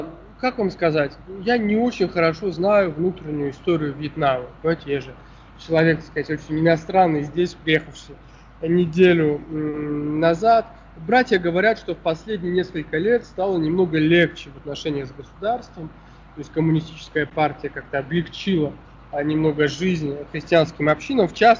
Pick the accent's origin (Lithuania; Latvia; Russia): Lithuania; Vilnius, Vilnius County; now in Bordeaux, France; Я родился и вырос в Вильнюсе.